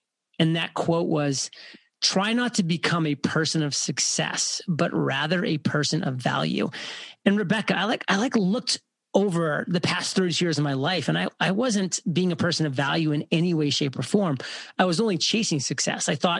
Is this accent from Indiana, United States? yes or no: no; Maine, United States; Born and raised in Maine, so a very small town. Went to college on an Army scholarship after spending the first 18 years of my life in Maine.